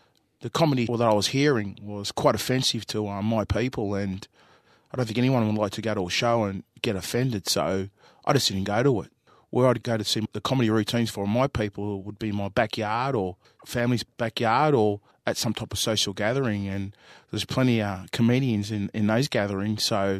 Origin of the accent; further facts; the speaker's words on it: Melbourne, Victoria, Australia; born there; My traditional land is Yorta Yorta country. I'm born in Melbourne. I live in Fairfield.